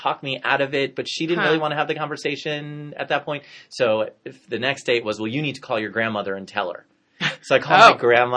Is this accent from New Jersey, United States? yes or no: yes; New Jersey, United States; So, I mean, I grew up in New Jersey